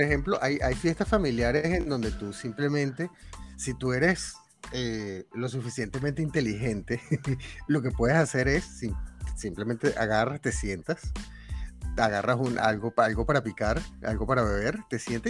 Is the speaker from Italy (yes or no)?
yes; Italy; cuenta que yo soy italiano